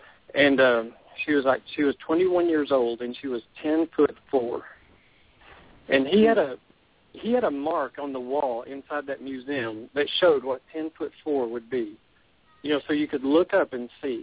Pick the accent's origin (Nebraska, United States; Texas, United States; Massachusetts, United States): Texas, United States; McKinney; I grew up in McKinney, Texas, and in 1964, there was supposedly a Bigfoot sighting.